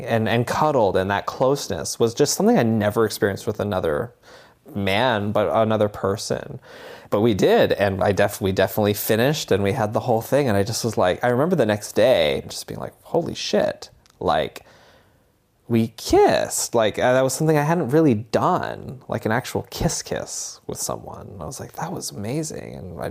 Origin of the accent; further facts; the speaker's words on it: Barre, Vermont, United States; I am 37. I graduated high school in 2000. I grew up in Barrie, Vermont.